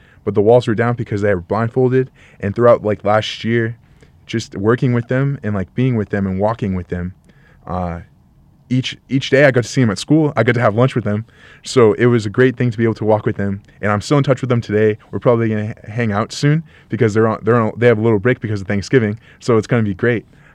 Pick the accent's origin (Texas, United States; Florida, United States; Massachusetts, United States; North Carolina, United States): Massachusetts, United States; Boston; So I'm originally from East Boston, which is, if you fly into Boston, right, Logan Airport, that's where I live.